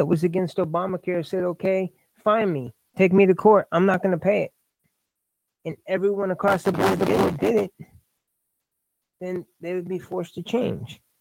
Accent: Indiana, United States; I'm confused because I'm from Indiana, but I don't get it.

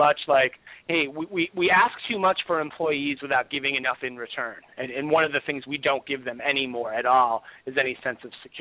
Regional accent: New Jersey, United States; in New Jersey, my home state. So she was awesome.

